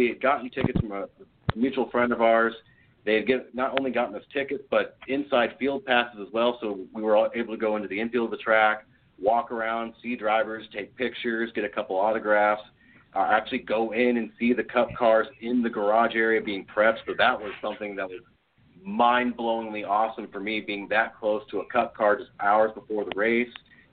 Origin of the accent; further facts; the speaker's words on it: Newton, United States; driving an additional hour from my hometown in Newton up to my college town in Waverly, Iowa